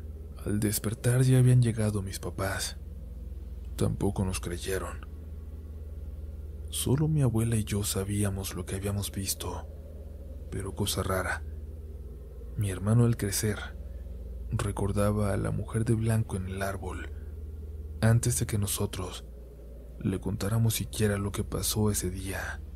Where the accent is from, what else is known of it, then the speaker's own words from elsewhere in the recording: Morelia, Michoacán, Mexico; y tengo 24 años. Soy de Morelia, Michoacán.